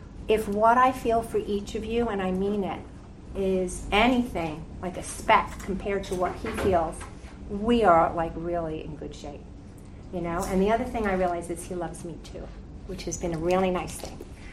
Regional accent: Queens, New York, United States; also born or lived in Rome; I grew up in Queens

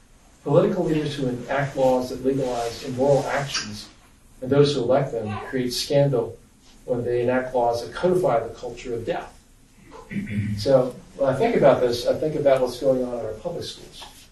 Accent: Ireland; born there; and I was born in Ireland

